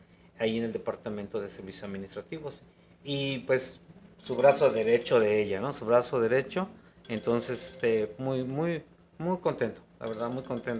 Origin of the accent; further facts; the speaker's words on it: Acapulco, Guerrero, Mexico; Y pues yo vengo del puerto de Acapulco, un puerto con reconocimiento internacional.